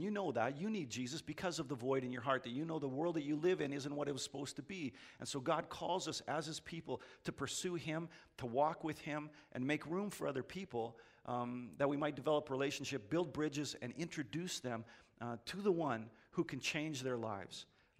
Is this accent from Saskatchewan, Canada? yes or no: yes; Battleford, Saskatchewan, Canada; I grew up in Battleford on a farm there